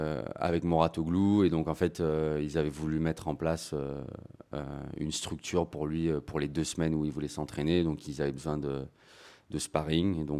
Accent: Aix-en-Provence, Provence-Alpes-Côte d'Azur, France; Ouais, alors moi, je suis d'Aix-en-Provence, en fait, à la base. Je m'entraînais sur Aix depuis des années

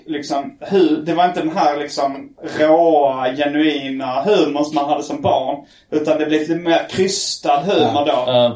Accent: Lund, Skåne, Sweden; accent: Lund; Ja, det är kanske bara min vanliga dialekt.

